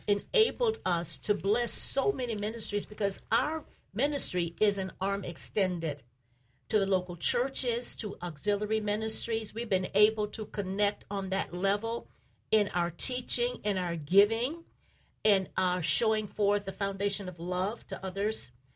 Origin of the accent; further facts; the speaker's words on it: Fort Pierce, Florida, United States; growing up in Fort Pierce and my father being a farming contractor, taking us up to Maryland and Virginia to work in the fields.